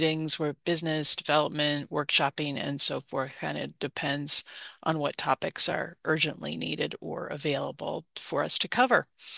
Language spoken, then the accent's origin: English; Michigan, United States; I was born in Michigan. I'm a Michigander